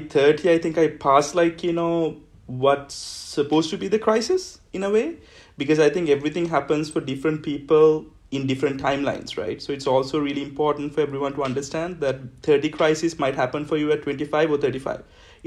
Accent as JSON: {"language": "English", "country": "Sri Lanka", "moved": "yes", "lives_now": "China", "said": "I'm from Sri Lanka in China for the past 16 years. And I come from like a very meditative, like very scenic background, like a little island."}